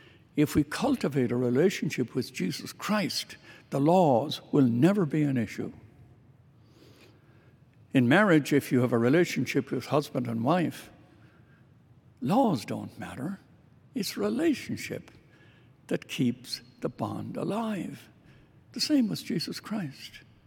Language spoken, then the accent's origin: English; Ireland; When I was young, growing up in Ireland, we were very devout Catholics.